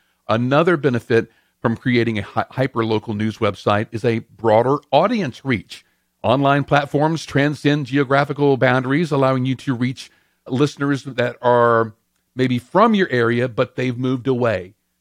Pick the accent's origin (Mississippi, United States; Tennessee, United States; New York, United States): Mississippi, United States; Louisville; like my hometown of Louisville, Mississippi